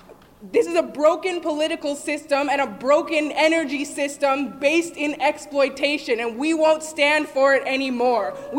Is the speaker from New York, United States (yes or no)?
yes; Manhattan, New York, United States; I'm from Manhattan. I'm 20 years old.